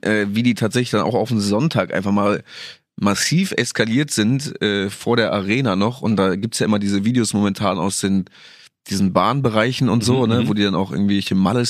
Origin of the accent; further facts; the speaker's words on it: Cologne, North Rhine-Westphalia, Germany; Habe ich als Kölner auf jeden Fall Spaß.